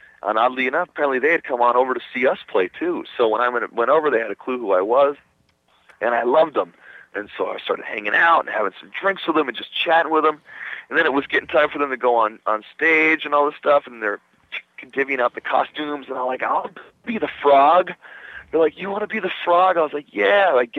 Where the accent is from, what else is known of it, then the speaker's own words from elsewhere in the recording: New Jersey, United States; And I'm pretty straight. I'm from New Jersey. I just kind of call it how it is.